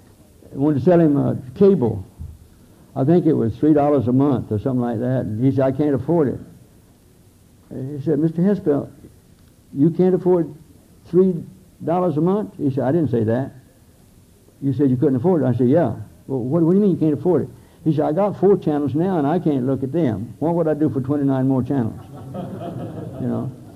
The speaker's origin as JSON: {"language": "English", "town": "Hamilton", "region": "Waikato", "country": "New Zealand", "tie": "born or raised there", "said": "when I get back to my hometown in Hamilton, New Zealand"}